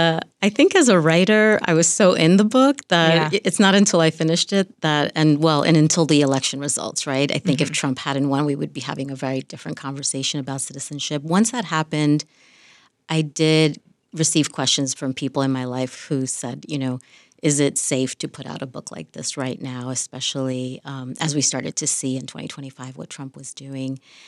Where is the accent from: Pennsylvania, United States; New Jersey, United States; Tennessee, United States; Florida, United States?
New Jersey, United States; So I like to say I grew up in the United Nations of Latinos, located in New Jersey.